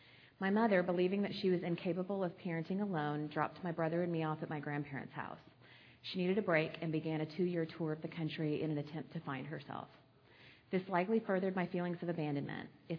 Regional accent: Texas, United States; born there; I was born in Southeast Texas to a very young set of parents.

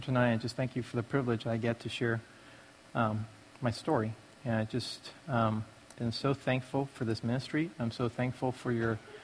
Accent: Taipei, Taiwan; I was born in Taipei, Taiwan. Growing up in Taiwan, everything is easy and stable.

